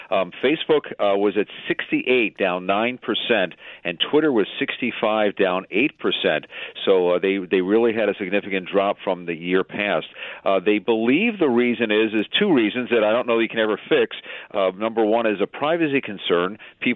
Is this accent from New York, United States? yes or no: no; Philadelphia, Pennsylvania, United States; You know, I'm from Philadelphia, so I grew up on Motown.